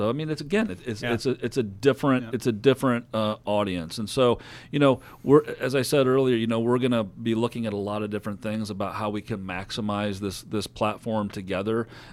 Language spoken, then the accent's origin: English; South Bend, Indiana, United States; there's good things happening in South Bend. That's my hometown.